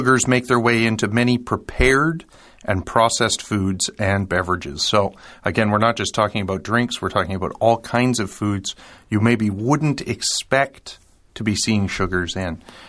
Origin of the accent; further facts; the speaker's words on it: Canada; I'm a Canadian, so I'm going to go with the maple syrup.